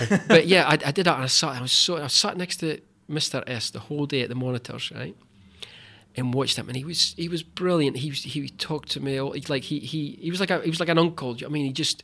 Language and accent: English; Peterhead, Scotland, United Kingdom; I'm from Peterhead in Aberdeenshire. It doesn't really happen.